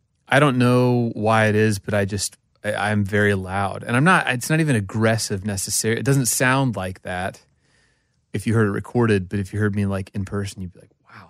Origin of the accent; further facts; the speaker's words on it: Oklahoma, United States; No, I'm from Oklahoma, and my dad worked at banks, and my mom's a psychologist